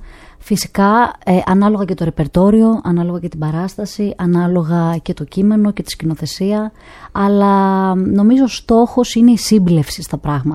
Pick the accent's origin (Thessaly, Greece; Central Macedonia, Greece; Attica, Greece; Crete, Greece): Crete, Greece; Εννοείται, εννοείται, γιατί είμαι και από την Κρήτη.